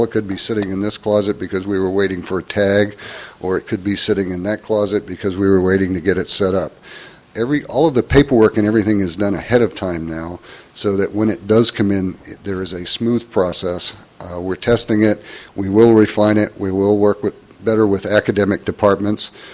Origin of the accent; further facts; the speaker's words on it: Maine, United States; I mean, I grew up going to class 30 below because I'm from Maine.